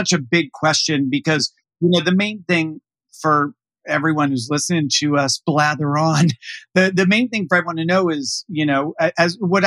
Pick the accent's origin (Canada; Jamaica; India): Canada; I grew up in Canada.